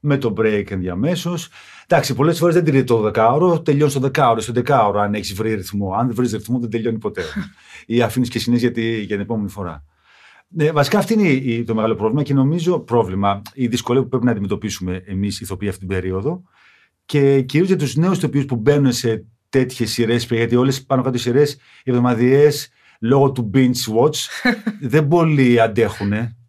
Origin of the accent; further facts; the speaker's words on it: Corfu, Ionian Islands, Greece; Καταγωγή Κέρκυρα και Ιταλία.